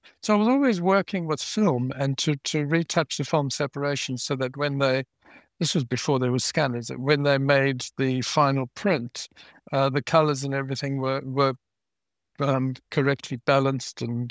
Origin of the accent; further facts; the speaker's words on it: South Africa; I grew up in South Africa